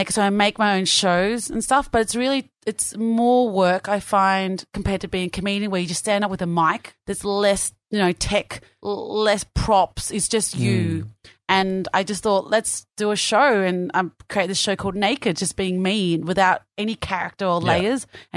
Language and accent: English; Springvale, Victoria, Australia; Well, I'm from Greater Dandenong.